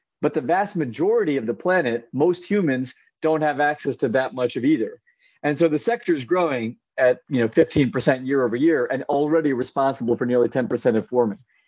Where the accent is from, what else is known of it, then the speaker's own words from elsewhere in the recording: California, United States; I live in California in San Francisco, and I grew up in NorCal.